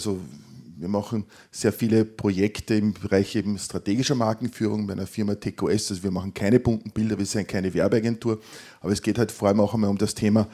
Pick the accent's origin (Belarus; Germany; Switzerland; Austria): Austria; Linz, Upper Austria; Ich bin eben auch Linzer.